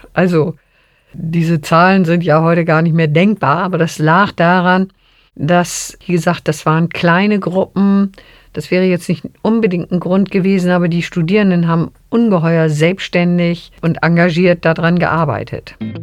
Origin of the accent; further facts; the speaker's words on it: Bad Bederkesa, Lower Saxony, Germany; Letztes Projekt war dann im Hauptdiplom eine Landschaftsplanung für meinen Heimatort Bederkesa.